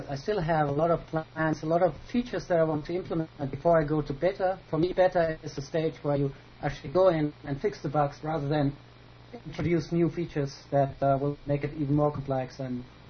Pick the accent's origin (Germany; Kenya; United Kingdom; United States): Germany; Frankfurt, Hesse; Frankfurt.